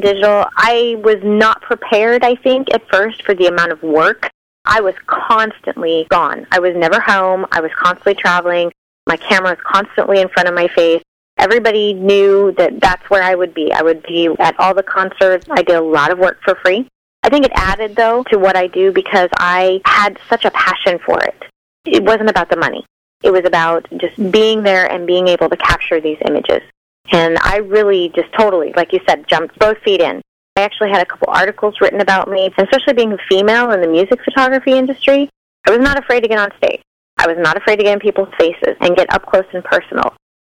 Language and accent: English; Nebraska, United States; And I'm originally from Nebraska, and we go out and watch the Sandhills cranes migrate.